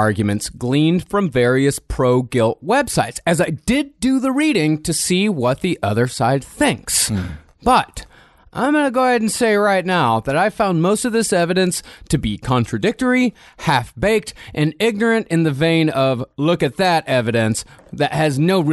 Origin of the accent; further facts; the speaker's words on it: Rochester, Texas, United States; As being as I am from Rochester, Texas, where people think the entire population of 378 is inbred